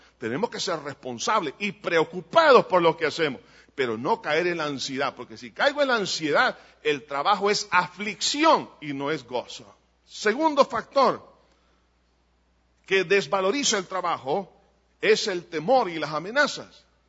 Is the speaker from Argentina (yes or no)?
no; El Salvador; Como salvadoreños hemos perdido una valorización en los últimos 15 años.